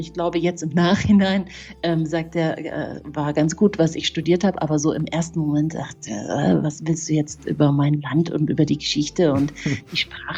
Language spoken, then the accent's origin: German; Munich, Bavaria, Germany; mein Vater ist ja Perser und meine Mama ist Deutsche und ich bin ja in München aufgewachsen